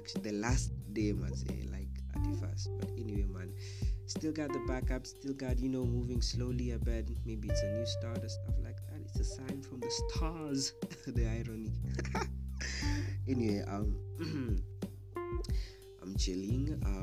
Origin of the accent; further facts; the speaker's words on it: Nairobi, Kenya; To my hometown, KE, Nairobi, number one. Love y'all.